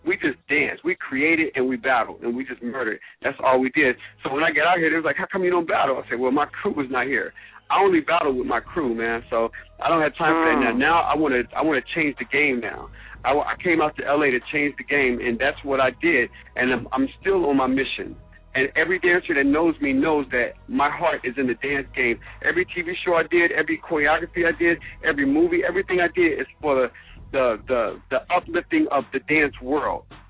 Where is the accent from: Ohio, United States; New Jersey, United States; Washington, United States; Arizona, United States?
Ohio, United States; Cincinnati; When I grew up, like I grew up in Cincinnati, most people know that. That was all we did was battle.